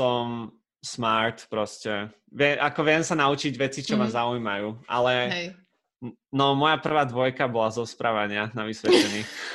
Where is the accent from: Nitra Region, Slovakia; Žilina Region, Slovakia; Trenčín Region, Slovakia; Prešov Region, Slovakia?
Žilina Region, Slovakia; Strečno; also born or lived in Bratislava; Ja som zo Žiliny, konkrétne zo Strečna. Tam som býval u babky prvé 3 roky života, potom som chodil do škôlky do Žiliny a potom na základnú školu som šiel už v Bratislave.